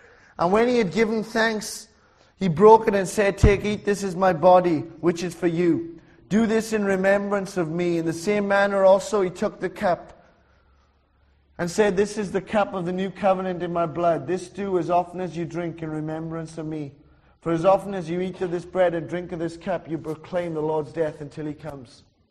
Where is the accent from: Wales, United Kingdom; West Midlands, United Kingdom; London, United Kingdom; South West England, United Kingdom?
Wales, United Kingdom; I'm just a Welshman from a little little town in the valleys.